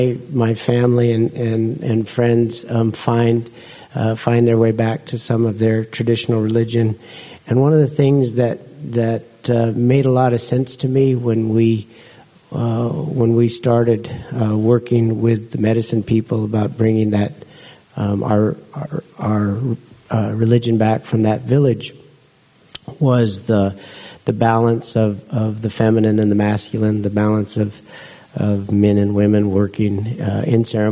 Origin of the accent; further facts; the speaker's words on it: Mount Shasta, California, United States; born there; I was born in Mount Shasta.